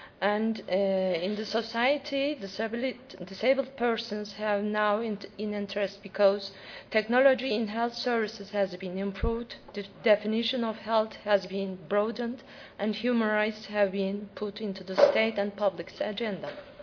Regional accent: Turkey; Hello, I'm from Turkey, far from here.

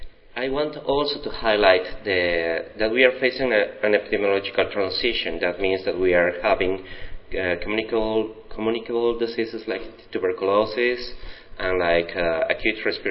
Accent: Bolivia; and I come from Bolivia.

